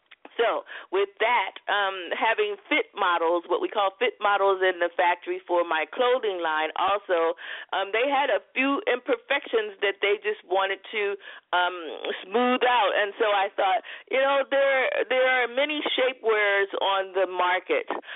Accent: East Coast, United States; just being who I am from the East Coast, just adamant about keeping my product and my business and my money in the United States

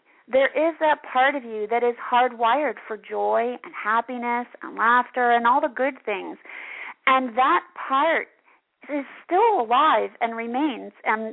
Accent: New York City, New York, United States; And you know, I'm from New York City, so that's like, you know, club dancing.

